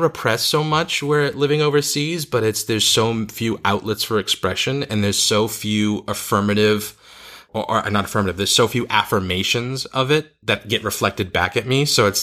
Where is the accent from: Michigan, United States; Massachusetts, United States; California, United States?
Massachusetts, United States; Boston; now in overseas; On a trip back to my hometown of Boston in December for her wedding, … and I sat down to talk about what life overseas is like for me.